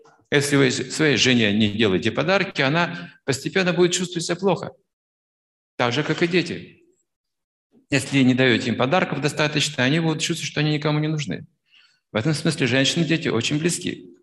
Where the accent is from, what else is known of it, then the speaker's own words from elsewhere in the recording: Russia; он индус, я из России, вообще разные культуры